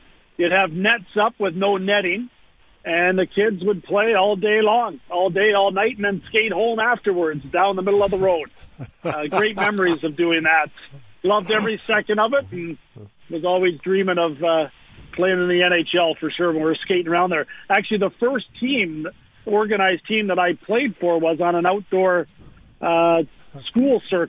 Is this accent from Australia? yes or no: no; Brantford, Ontario, Canada; Yeah, I grew up in Brantford, of course, Gretzky's hometown, but I went to school at a school just around the corner from my house, public school called Grand Woodlands